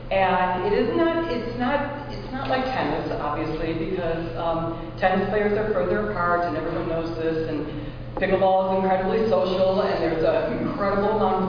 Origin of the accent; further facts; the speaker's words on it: Glencoe, Illinois, United States; As much as I walk through Glencoe, I've lived here for 30 years. I grew up in Glencoe. This was North School gym to me where I went. So I've been here for a really long time.